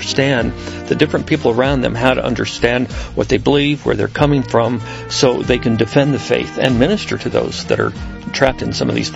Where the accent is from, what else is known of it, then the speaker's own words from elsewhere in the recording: United States; I am from the United States